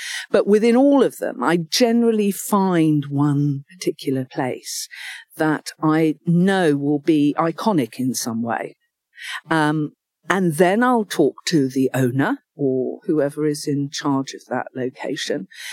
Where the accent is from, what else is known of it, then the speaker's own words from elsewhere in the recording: London, United Kingdom; my background is growing up in the East End of London during the 50s and 60s. It was a very bleak time and we lived in very poor accommodation, you know, literally two rooms with a tin bath out in the garden, no hot water, all of that.